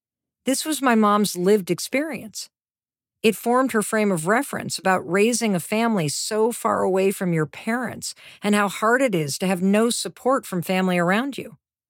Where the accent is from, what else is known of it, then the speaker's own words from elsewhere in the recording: Midwest, United States; Well, because Chris is from the East Coast and I grew up in the Midwest.